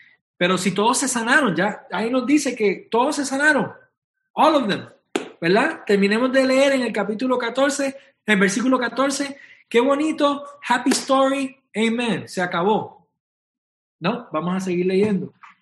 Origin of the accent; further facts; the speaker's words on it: Puerto Rico; Yo no soy hebreo, yo soy puertorriqueño.